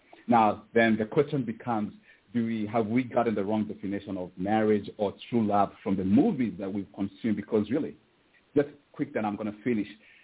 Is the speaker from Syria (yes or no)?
no; Kenya; now in United States; Because, I grew up in Kenya. I've been in America for over 20 years.